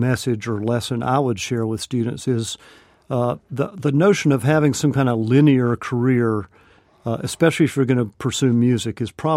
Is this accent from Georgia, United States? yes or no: yes; Georgia, United States; Well, I grew up in North Georgia